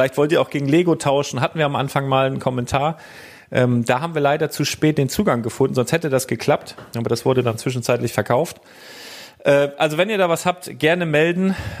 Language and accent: German; Germany; ich komme aus Deutschland.